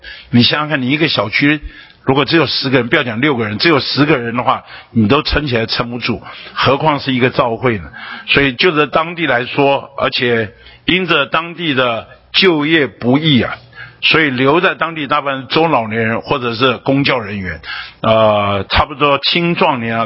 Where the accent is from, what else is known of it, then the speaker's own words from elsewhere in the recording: Beitou, Taipei, Taiwan; also born or lived in Kinmen; 我的一辈子生在北投，长在北投，只有当兵的时候到过金门啊，工作的时候去过中心新村一年。